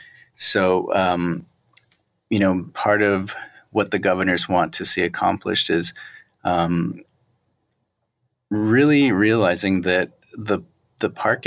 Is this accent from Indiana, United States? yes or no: no; Acoma Pueblo, New Mexico, United States; also born or lived in Albuquerque; I'm from Acoma Pueblo, but my family moved to Albuquerque